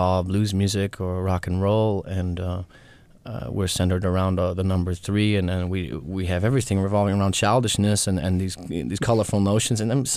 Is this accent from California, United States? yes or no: no; Detroit, Michigan, United States; I sort of transferred it to my hometown, and I used it to talk about myself. I just changed to his location from Atlanta to Detroit.